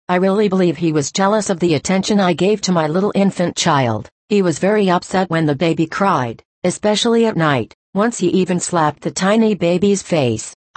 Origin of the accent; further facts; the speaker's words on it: Utah, United States; We grew up together in the First Ward in Liberty Stake.